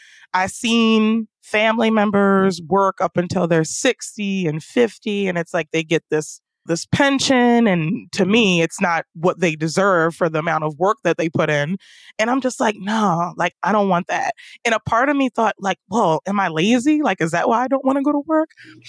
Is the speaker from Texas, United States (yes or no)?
no; Baltimore, Maryland, United States; Also, growing up in Baltimore City, a lot of impoverished neighborhoods, a lot of things like that.